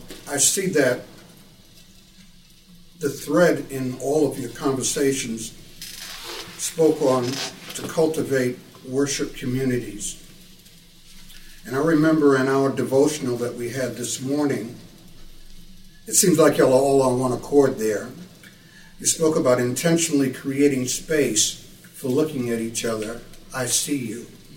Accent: United States; and I am a minority also, though I'm an American

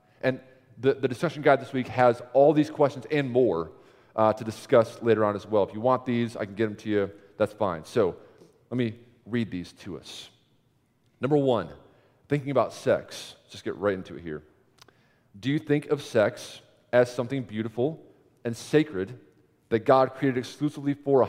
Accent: New York, United States; I'm from New York.

